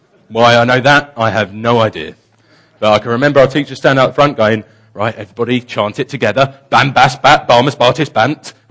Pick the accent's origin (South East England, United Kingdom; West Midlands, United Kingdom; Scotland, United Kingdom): South East England, United Kingdom; I grew up in Kent, and Kent still has a grammar school system.